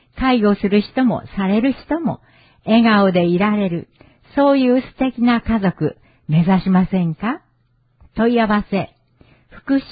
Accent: Nepal; Japanese is a second language; now in Japan; ネパールから来ました。日本に来て12年になります。

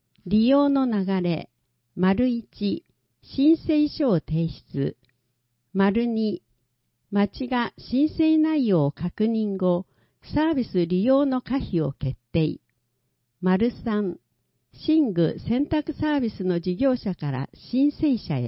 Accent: Malacca, Malaysia; 私の出身地、マレーシアのマラッカという町を訪れています。当時のマラッカはポルトガルの支配下にあり、多くの国から人や船が集まる国際的な貿易港でした。

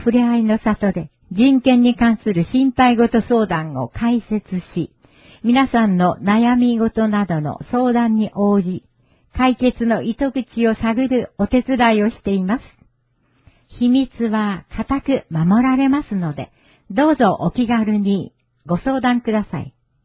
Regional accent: Nepal; Japanese is a second language; now in Japan; ネパールから来ました。日本に来て12年になります。

